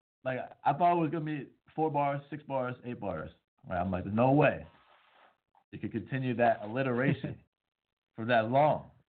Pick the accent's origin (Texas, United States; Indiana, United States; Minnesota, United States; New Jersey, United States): New Jersey, United States; Personally, I'm from Jersey, but that sounds mad fucking fun.